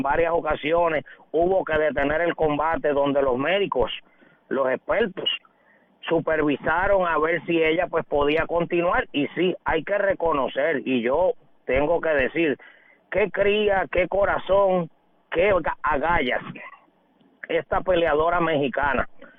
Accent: Puerto Rico; Estamos sumamente contentos como boricuas.

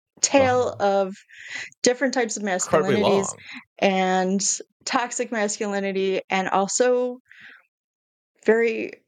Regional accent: Michigan, United States; Oh, well, I'm from Michigan. You sink or you swim.

